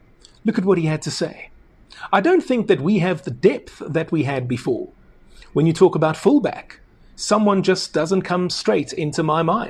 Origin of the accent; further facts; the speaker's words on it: Cape Town, Western Cape, South Africa; I remember growing up in Cape Town